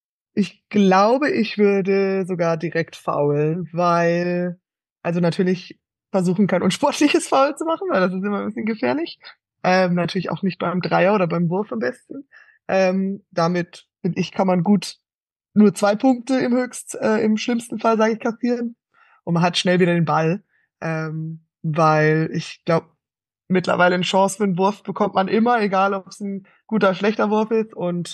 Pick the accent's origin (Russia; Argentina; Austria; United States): United States; moved away as an adult; now in Germany; Ich bin nämlich davor aus Amerika erst gekommen. Ich bin in Amerika aufgewachsen, habe da meine Schulzeit absolviert, habe dann auch mein Studium in Amerika gemacht